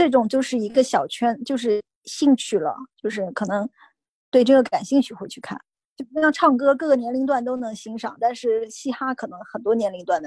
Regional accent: Zhejiang, China; 虽然我是个浙江人

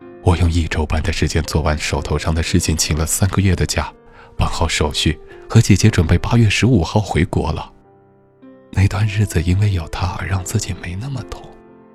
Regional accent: Fangchenggang, Guangxi, China; 我的家乡是广西防城港的

